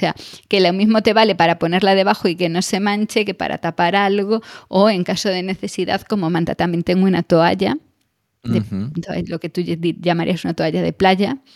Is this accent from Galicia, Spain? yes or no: yes; Galicia, Spain; como buena gallega que soy